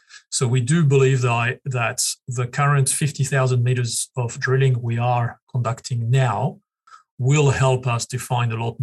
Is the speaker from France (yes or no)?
yes; France; I mean, not that it phases me being a native, being born and raised in France, but for most of my Australian colleagues, it can be a challenge.